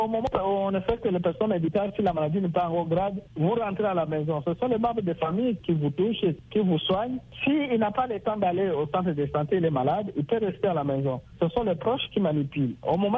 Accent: DR Congo

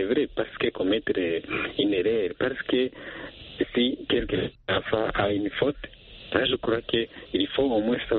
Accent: Burundi; Mais nous avons vu, dans les années passées, chez nous au Burundi

